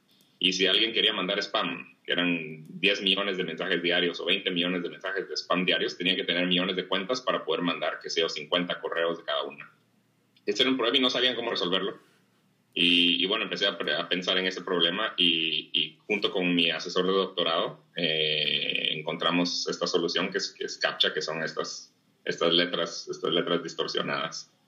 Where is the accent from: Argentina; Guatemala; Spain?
Guatemala; moved away as an adult; now in Pittsburgh, United States; yo nací y crecí en Guatemala